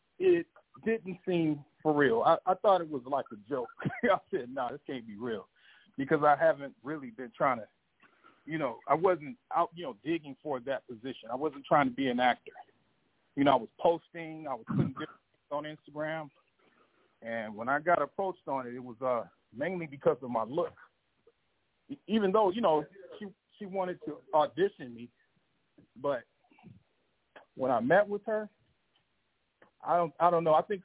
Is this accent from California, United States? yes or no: yes; Compton, California, United States; I was born and raised in Compton. I'm the youngest of three boys, three men.